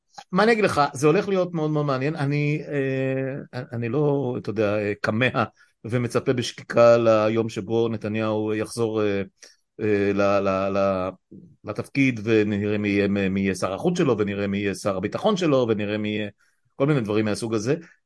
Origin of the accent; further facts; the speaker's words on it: Afula, Northern District, Israel; גדלתי באפולה